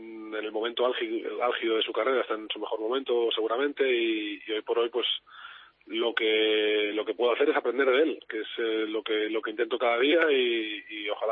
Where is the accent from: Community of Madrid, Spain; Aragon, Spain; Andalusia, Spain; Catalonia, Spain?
Andalusia, Spain; Córdoba; Nápoles es como el sur de nuestra España. Sí. Yo vengo de Córdoba y sí.